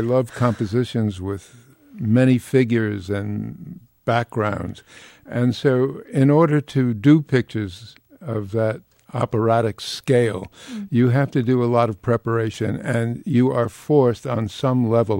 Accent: Bronx, New York, United States; growing up in the Bronx, you didn't have any role models for class.

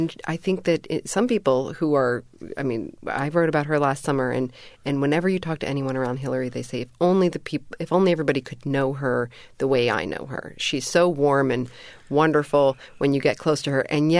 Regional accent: Pennsylvania, United States; the people that I have spoken to in my home state is Pennsylvania

